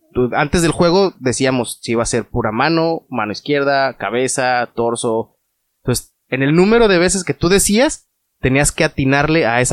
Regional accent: Querétaro, Mexico; Somos de Querétaro, no de Monterrey, güey.

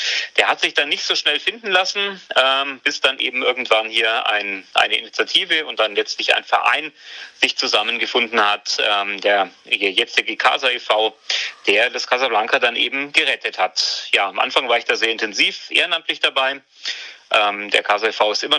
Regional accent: Nuremberg, Bavaria, Germany; ich bin 44. Ich habe den Großteil meines Lebens hier in Nürnberg gelebt, davor aber auch schon in der Gegend hier.

